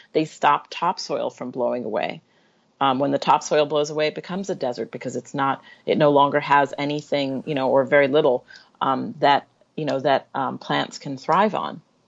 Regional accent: Jamaica; born there; I was born in Jamaica. And so when I look at these storms, you can see the outline of Jamaica

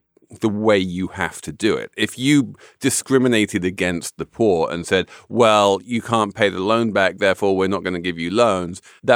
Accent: England, United Kingdom; Well, can I just come in as the English person here as like, you know, where, as I say, I grew up in a place where college was free.

